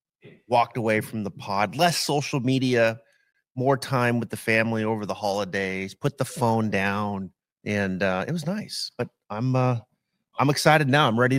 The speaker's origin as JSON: {"language": "English", "region": "Idaho", "country": "United States", "tie": "born or raised there", "said": "Like, I grew up in Northern Idaho."}